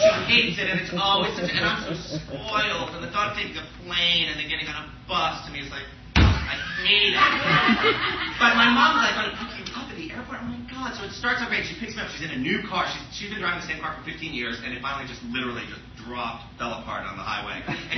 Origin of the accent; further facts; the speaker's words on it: Boston, Massachusetts, United States; I'm from Boston, from Massachusetts, and I'm right outside Boston.